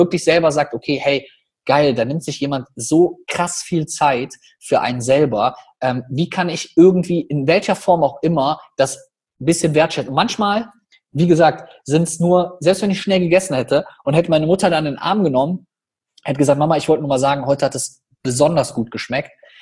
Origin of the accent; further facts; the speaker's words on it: North Rhine-Westphalia, Germany; accent: Cologne; ich bin ja kein Kölner und lebe auch noch in Düsseldorf und arbeite in Düsseldorf, aber habe eher einen Kölner Akzent als einen Düsseldorfer.